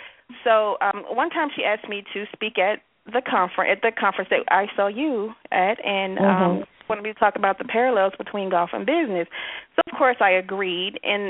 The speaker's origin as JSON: {"language": "English", "region": "the South", "country": "United States", "said": "we're from the South, so I'm going to speak it like he spoke to me."}